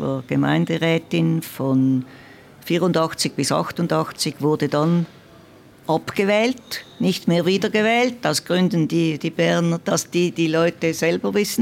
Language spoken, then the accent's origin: German; Zurich, Switzerland; moved away as an adult; also born or lived in Bern; ich bin ja Zürcherin, die dann mit 27 Jahren nach Bern ausgewandert ist und Berner Politikerin geworden bin. Ist alles ein bisschen eigenartig, aber so ist es halt. Und jetzt wohne ich ja wieder in Zürich seit 6 Jahren.